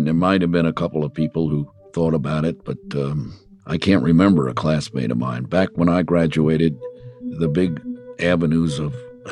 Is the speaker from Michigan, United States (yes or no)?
no; Mineola, New York, United States; I grew up in the village of Mineola. Back then, we had some villages in the western part of the island in Nassau County, and for the most part, the rest of the island was farms.